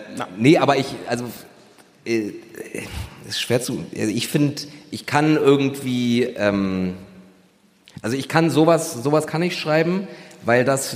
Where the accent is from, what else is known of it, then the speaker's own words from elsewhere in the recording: Berlin, Germany; Ich komm aus Neukölln